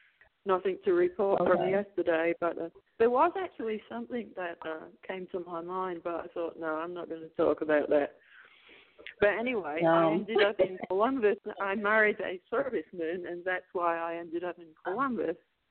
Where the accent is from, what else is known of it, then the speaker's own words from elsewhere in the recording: Liverpool, North West England, United Kingdom; born there; That's right. I was born in Liverpool.